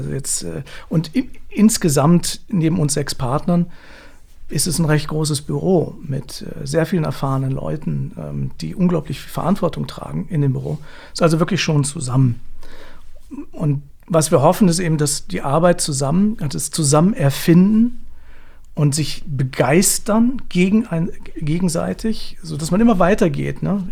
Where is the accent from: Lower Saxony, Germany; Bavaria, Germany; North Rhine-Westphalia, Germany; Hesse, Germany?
Lower Saxony, Germany; Hanover; Ich komme aus Hannover.